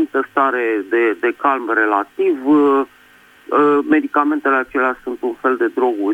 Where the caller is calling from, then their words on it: Bucharest, Romania; din București.